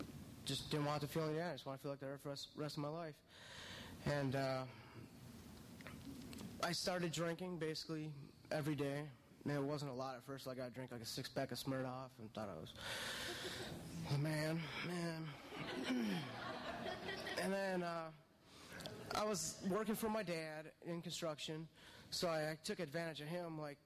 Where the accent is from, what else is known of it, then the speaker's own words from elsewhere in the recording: Minnesota, United States; moved away as an adult; About me, I grew up in Minnesota, moved down to Florida about 6 years ago.